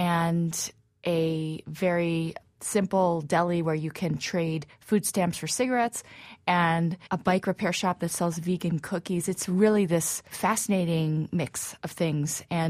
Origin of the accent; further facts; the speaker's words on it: New York City, New York, United States; So I'm a New Yorker, and it made me see the city with new eyes.